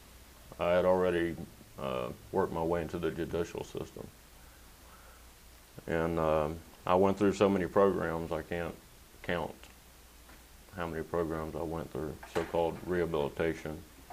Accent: Lakeland, Florida, United States; also born or lived in Plant City; I was born and raised in Lakeland and Plant City, Florida.

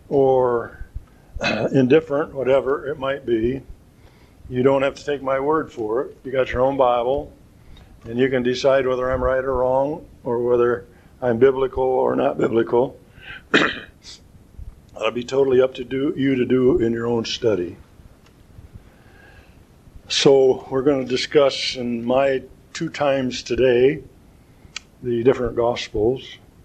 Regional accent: Jonesville, Michigan, United States; See, I'm from Jonesville, Michigan.

